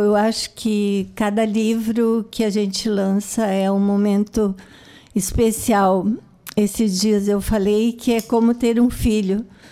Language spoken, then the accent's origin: Portuguese; Santo Ângelo, Rio Grande do Sul, Brazil; also born or lived in Estância Velha; now in São Lourenço do Sul, Brazil; Eu sou natural de Santo Ângelo. Morei muitos anos depois de casada em Estância Velha e nós escolhemos, quando nos aposentamos, morar em São Lourenço do Sul.